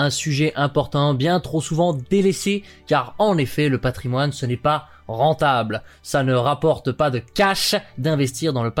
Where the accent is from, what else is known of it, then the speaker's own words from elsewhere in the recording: Normandy, France; born there; je parle ici d'un monument de ma région natale, à savoir la Normandie